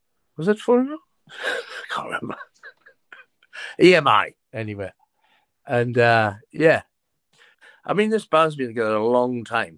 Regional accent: Newcastle, North East England, United Kingdom; I basically moved to London. I'm from Newcastle originally.

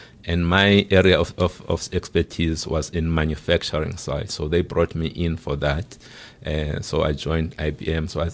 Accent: Mthatha, Eastern Cape, South Africa; I come from the Eastern Cape. I was born in Amtata in the Eastern Cape from parents who were teachers.

